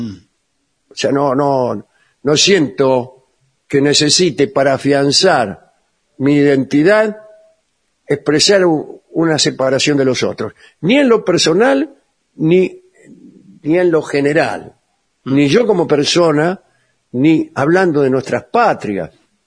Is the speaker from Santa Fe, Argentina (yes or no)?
yes; Santo Tomé, Santa Fe, Argentina; de Santo Tomé, Santa Fe.